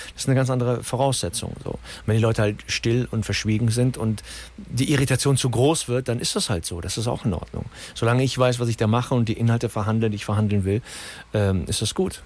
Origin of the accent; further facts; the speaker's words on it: Cologne, North Rhine-Westphalia, Germany; ich bin in Nippes aufgewachsen